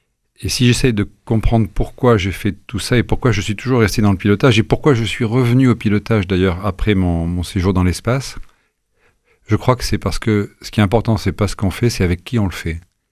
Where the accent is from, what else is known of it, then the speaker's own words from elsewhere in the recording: Meknès, Fès-Meknès, Morocco; born there; souvent au Maroc, dont je suis originaire, je suis né à Meknès.